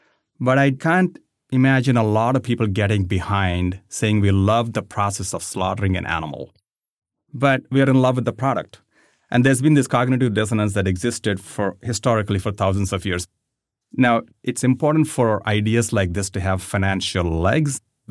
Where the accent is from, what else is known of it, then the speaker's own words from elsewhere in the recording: India; I grew up in India. My dad's a veterinarian. So I grew up around animals and I grew up eating meat.